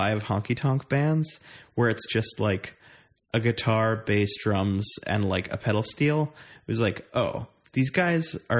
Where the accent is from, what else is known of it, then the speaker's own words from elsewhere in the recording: New York, United States; also born or lived in Austin; Listen, I'm from New York. Like I did not have country music in my life at all.